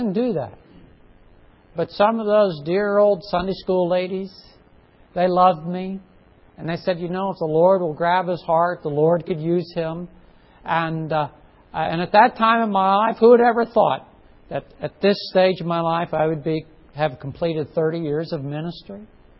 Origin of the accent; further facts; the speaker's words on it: Lock Haven, Pennsylvania, United States; And growing up in Lock Haven for much of my youth